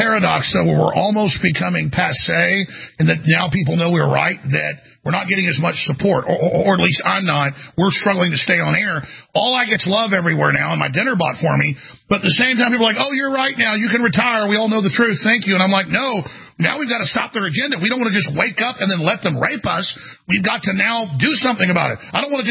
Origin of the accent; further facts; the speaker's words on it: Texas, United States; I'm white, and I grew up in East Texas, and that's the South.